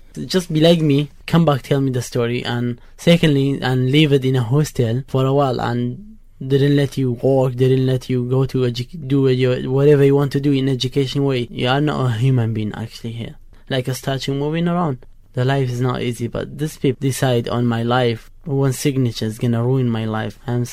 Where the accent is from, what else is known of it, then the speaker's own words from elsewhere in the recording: Iraq; English is a second language; Fight, war. I'm from Iraq